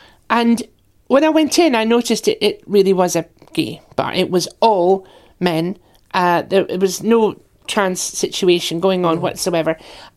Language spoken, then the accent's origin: English; Aberdeen, Scotland, United Kingdom; I was brought up in Aberdeen on the northeast coast. It had a history of fishing and paper making, and that was the industry.